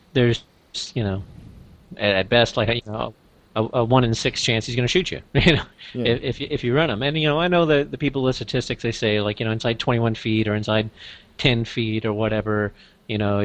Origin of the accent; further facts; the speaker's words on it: Arkansas, United States; I mean, I grew up shooting guns. I grew up in Arkansas. Everybody had a gun.